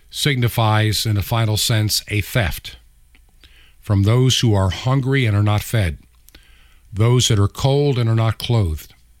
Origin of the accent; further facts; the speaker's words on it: New York, United States; As a child growing up in Long Island, we had Grumman